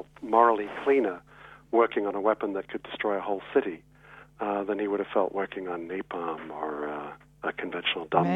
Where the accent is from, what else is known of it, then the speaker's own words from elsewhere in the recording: United Kingdom; accent: British; The Americans tend to have this thing about the British.